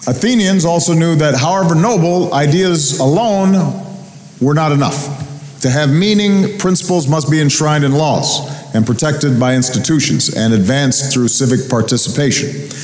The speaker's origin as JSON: {"language": "English", "town": "Chicago", "region": "Illinois", "country": "United States", "tie": "born or raised there", "said": "In my hometown of Chicago, you can find them in Greektown with their fustanellas."}